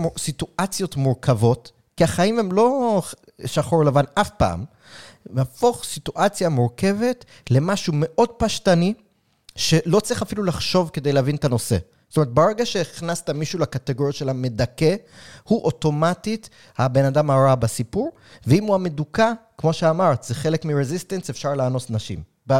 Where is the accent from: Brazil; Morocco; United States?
United States; now in Israel; הסימפתיה הבסיסית שאני גדלתי בארצות הברית, שזה היה דור יותר, 18 עד 24